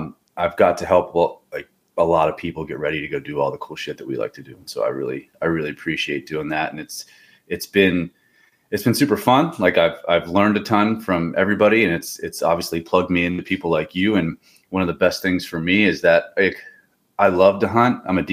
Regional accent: Pennsylvania, United States; I grew up hunting in Pennsylvania. And then I started getting into Western hunting.

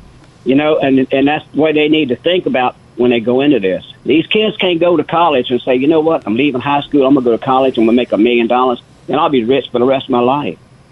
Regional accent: Louisiana, United States; And like I say, I'm from Louisiana and never had been there

